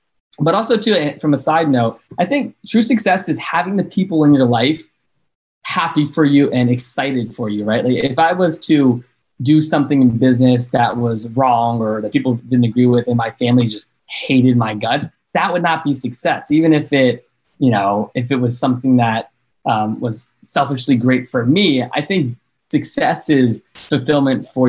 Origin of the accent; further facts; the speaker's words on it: Chesterfield County, United States; when I think back on my hometown, Chesterfield County, like, yes, I would do some road trips, like to New Jersey or North Carolina or Tennessee where my family is.